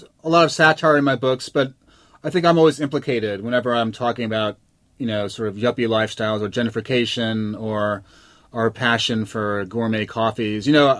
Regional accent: New York, United States; the first time I went, you know, I was from New York, kind of snobby

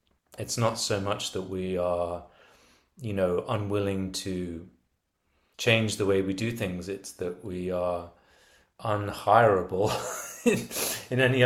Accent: England, United Kingdom; because again, I'm so English, and it makes me uncomfortable to cross the line

